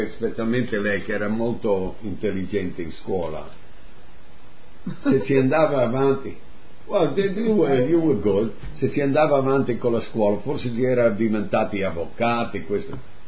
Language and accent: Italian; Friuli-Venezia Giulia, Italy; now in United States; sono contento che sono friulano, sono contento che sono di origine italiana, amo l'America